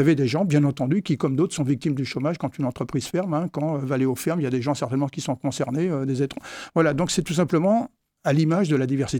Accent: France; Moi, je suis français, il y a d'autres qui sont français.

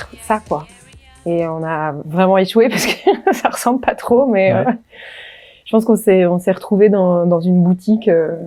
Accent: Saint-Nazaire, Pays de la Loire, France; also born or lived in Nantes; Donc je suis partie de Saint-Nazaire, j'avais 18 ans et je suis allée 5 ans à Nantes

